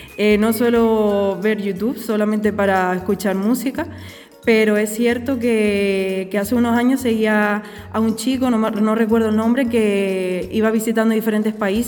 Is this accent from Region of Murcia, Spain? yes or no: no; Los Realejos, Canary Islands, Spain; born there; Bueno, pues yo nací en Los Realejos, en un pueblo cerca de La Brotava, el pueblo vecino. En La Cruz Santa concretamente, y es un pueblo muy característico, nos llevamos muy bien todos porque es pequeño